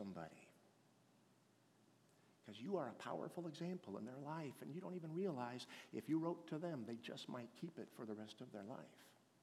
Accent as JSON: {"language": "English", "town": "San Jose", "region": "California", "country": "United States", "tie": "born or raised there", "said": "I was a Bay Area boy. I grew up in San Jose."}